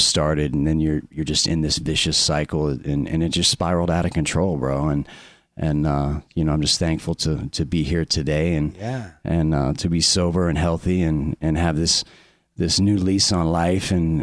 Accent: Orlando, Florida, United States; Yeah, in Florida.

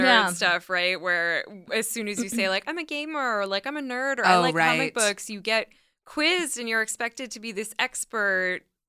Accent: Canada; when I'm from Canada, so I moved to Toronto 10 years ago

